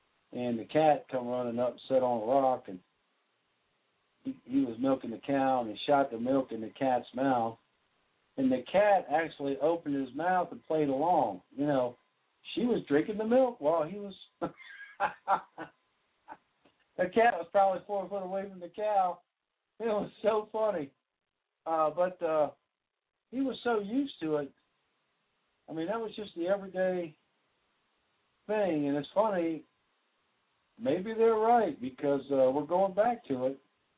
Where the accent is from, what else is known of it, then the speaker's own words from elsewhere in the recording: Delaware, United States; which I'm from Delaware. I was born in Delaware.